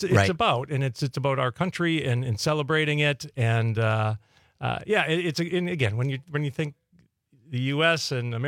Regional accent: Ashwaubenon, Wisconsin, United States; Actually, Ashwaubenon. Klipstein Park. I played baseball there growing up.

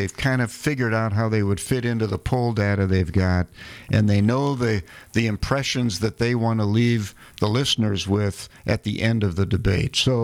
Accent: United States; Well, I'm not sure that the problem, as an American, I have is that apparently political machinery doesn't work.

